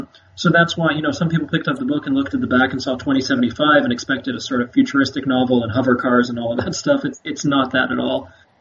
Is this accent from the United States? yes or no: no; Qatar; I grew up in the Middle East. I grew up in a place called Qatar, and I went to a British school